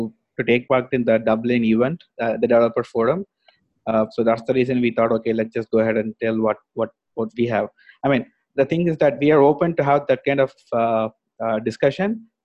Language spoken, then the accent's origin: English; India; So I am also from India, just like Seshu.